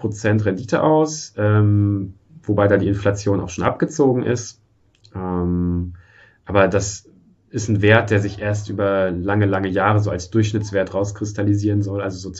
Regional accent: Germany; born there; Ich bin in der DDR noch geboren und aufgewachsen. Nicht aufgewachsen, aber meine Familie ist in der DDR aufgewachsen

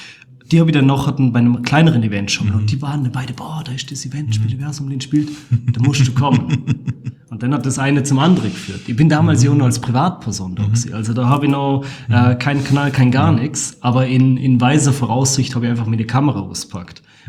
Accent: Vorarlberg, Austria; accent: Alemannic; Ich bin ein Vorarlberger, jawohl.

